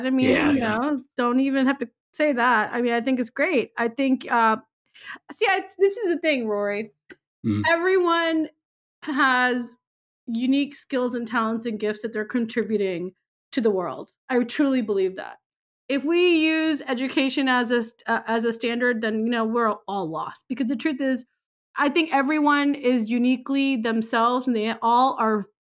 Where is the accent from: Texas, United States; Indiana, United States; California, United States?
Texas, United States; also born or lived in Chicago; I was born in Chicago. Yeah. And I grew up in Texas.